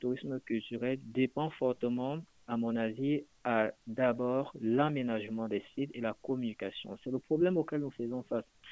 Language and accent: French; Cameroon; c'est vrai que je suis camerounais, de temps en temps je reviens trop sur le Cameroun